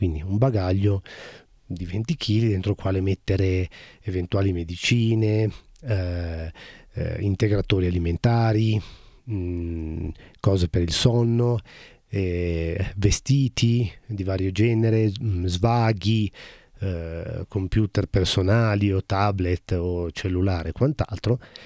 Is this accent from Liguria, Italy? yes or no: yes; Liguria, Italy; Parlo della mia terra, della Liguria. Sono nato qui.